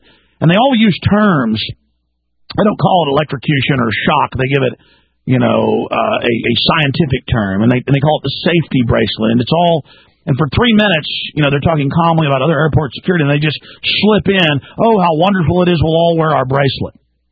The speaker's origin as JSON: {"language": "English", "town": "Dallas", "region": "Texas", "country": "United States", "tie": "born or raised there", "said": "A lot of times I got in fights and people were just as crazy as I was growing up in Dallas."}